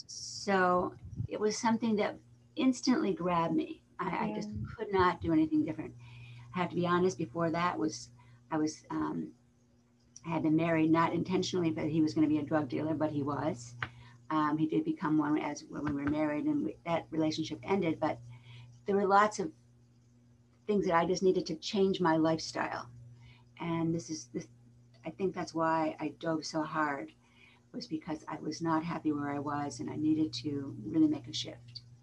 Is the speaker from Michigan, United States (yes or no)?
yes; Royal Oak, Michigan, United States; born there; Well, I'm the oldest of six children. I was born in Royal Oak, Michigan. So I'm a Midwestern girl.